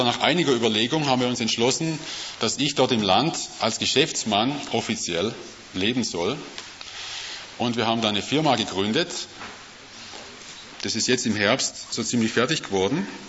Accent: Ingelfingen, Baden-Württemberg, Germany; now in Bitola, North Macedonia; ich bin dann letztes Jahr im Juni umgezogen. Ich komme aus Ingelfingen in Deutschland, von einer relativ kleinen Gemeinde

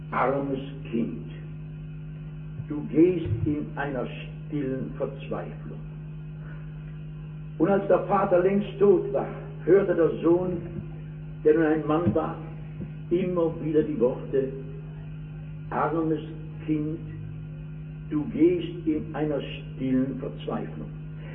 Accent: North Rhine-Westphalia, Germany; Ich komme aus dem Ruhrgebiet.

